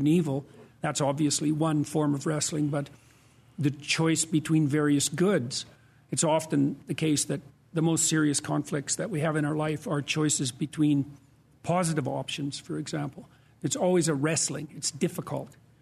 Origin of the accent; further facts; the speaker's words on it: Canada; Well, first of all, as you pointed out, I'm Canadian, so just that in itself.